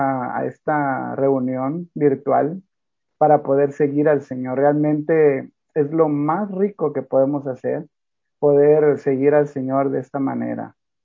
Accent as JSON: {"language": "Spanish", "country": "Guatemala", "said": "Soy originario de Guatemala y sirvo aquí en la iglesia en Guatemala."}